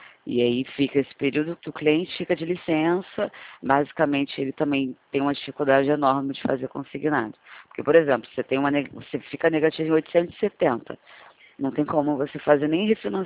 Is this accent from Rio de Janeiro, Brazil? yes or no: yes; Rio de Janeiro, Brazil; accent: carioca; Na verdade, eu sou do Rio